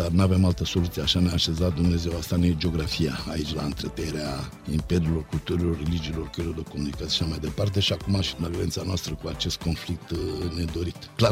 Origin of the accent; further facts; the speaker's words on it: Romania; Am avut multe frustrări anul ăsta noi, ca români, cărora trebuie să le facem față.